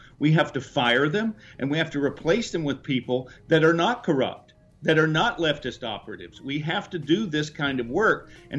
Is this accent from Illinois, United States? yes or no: no; Burbank, California, United States; I mean, I'm an actor from Burbank.